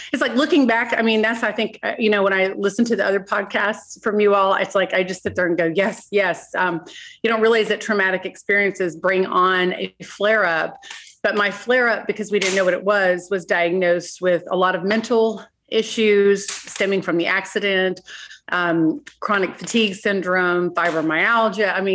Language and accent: English; Texas, United States; moved away; I'm actually from Texas, and we actually owned property there, and we had a lot of tick bites.